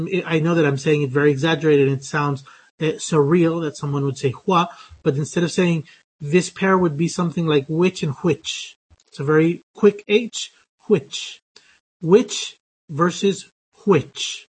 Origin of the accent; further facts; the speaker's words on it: West Coast, United States; now in Spain; I speak American English because I'm American, but I'm from the West Coast and I've lived in Spain for a very long time. So my English has lost some of its initial traits.